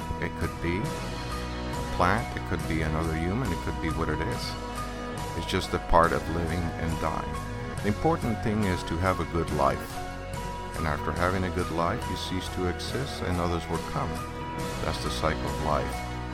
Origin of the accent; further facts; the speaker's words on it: Puerto Rico; also born or lived in Munich, Germany / Hawaii; I was born in Munich, Germany. And after a few years, well, we traveled to Hawaii and various states of the United States, and ultimately I ended in Puerto Rico at the end, approximately about the age of 6 or 7. And after that, I was basically raised there.